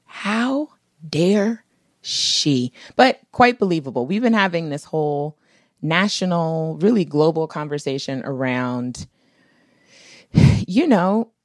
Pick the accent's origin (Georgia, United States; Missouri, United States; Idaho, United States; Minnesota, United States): Minnesota, United States; And I grew up in Minnesota feeling very held by the Mexican community there on the west side.